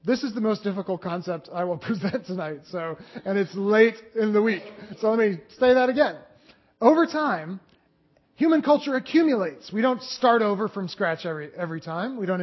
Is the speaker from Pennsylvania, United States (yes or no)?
yes; Philadelphia, Pennsylvania, United States; Now, this is very easy to illustrate because I'm from Philadelphia, Pennsylvania, just outside Philadelphia